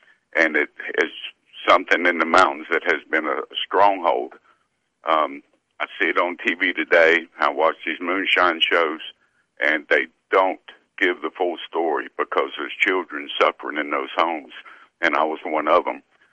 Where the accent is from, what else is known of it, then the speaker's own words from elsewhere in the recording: Tennessee/North Carolina border, United States; born there; Well, I was born up on near the Tennessee and North Carolina line, and it's way up in the mountains.